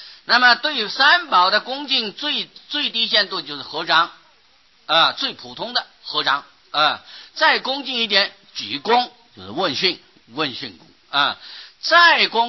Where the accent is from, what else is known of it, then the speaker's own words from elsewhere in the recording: China; 因为我们中国人现在穿的衣服种类很多